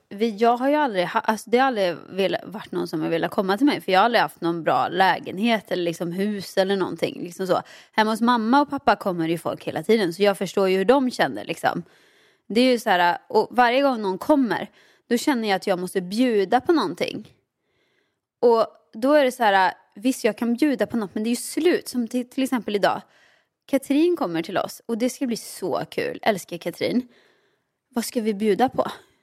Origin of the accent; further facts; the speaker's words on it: Åmål, Västra Götaland County, Sweden; now in Stockholm, Sweden; Alltså jag flyttar från Åmål till Stockholm. Så jag har ju aldrig känt mig hemma i Stockholm.